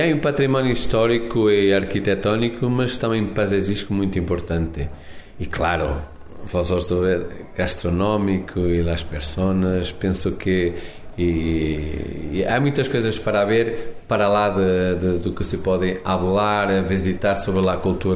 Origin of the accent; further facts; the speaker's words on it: Porto, Norte, Portugal; mesmo em Porto, porque eu venho do Porto